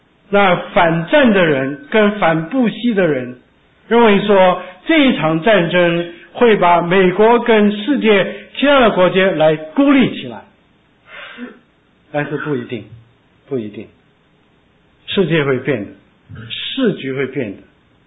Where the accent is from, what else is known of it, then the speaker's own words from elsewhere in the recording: China; now in United States; 我知道我们中国人来美国是留美的，是要留在美国